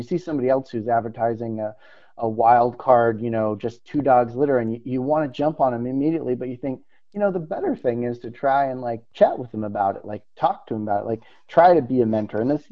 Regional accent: Utah, United States; I think about where I grew up in Utah

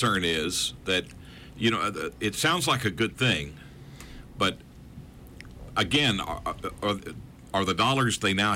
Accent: Virginia, United States; When I was a kid, where I grew up in Virginia in the mountains, and of course, we didn't have cable.

